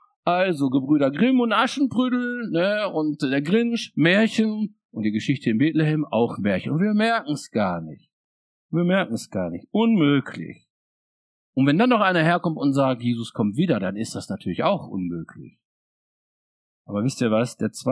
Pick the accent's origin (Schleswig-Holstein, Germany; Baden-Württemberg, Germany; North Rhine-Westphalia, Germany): North Rhine-Westphalia, Germany; Schötmar; in meiner kleinen Stadt, wo ich herkomme, Schöttmann, Ortsteil von Bad Salzuflen